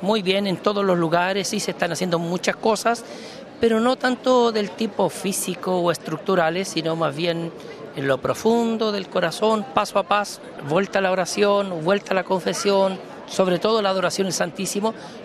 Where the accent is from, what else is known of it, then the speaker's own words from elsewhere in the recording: Chile; De Chile.